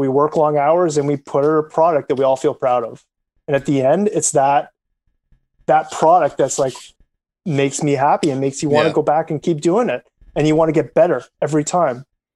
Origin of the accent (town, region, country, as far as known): Canada